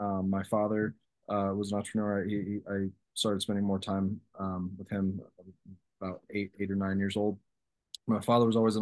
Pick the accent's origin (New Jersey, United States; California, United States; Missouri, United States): Missouri, United States; St. Joseph; So I grew up in a small town in Missouri, St. Joseph, Missouri, about 45 minutes north of Kansas City. I grew up in a one-bedroom house with a single mother.